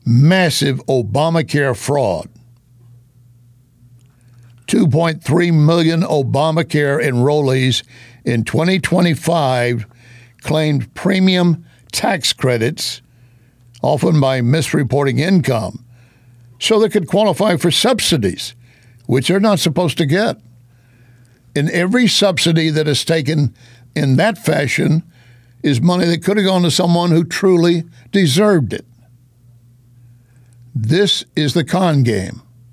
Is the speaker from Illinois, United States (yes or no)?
no; Texas, United States; I'm from West Texas. I know oil wells.